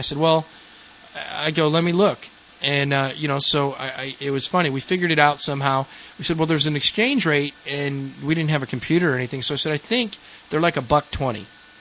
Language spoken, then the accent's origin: English; Colorado, United States; I'm from Colorado, man. I didn't tell them my ancestors were from Boston.